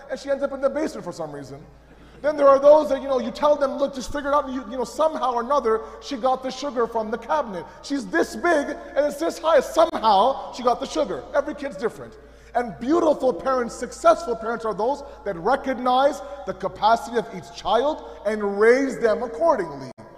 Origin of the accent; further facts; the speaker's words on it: Toronto, Ontario, Canada; And I was born and raised in Toronto.